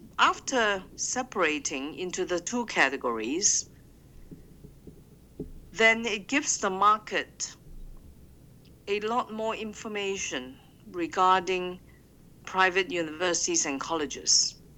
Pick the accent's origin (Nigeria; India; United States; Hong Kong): Hong Kong; This also includes Hong Kong, which is my hometown.